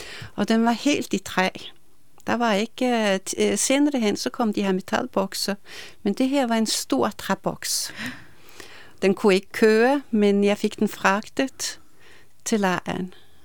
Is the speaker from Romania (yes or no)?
no; Norway; Danish is a second language; now in Denmark; dansk, men når jeg er norsk, så fik jeg 11 i dansk til eksamen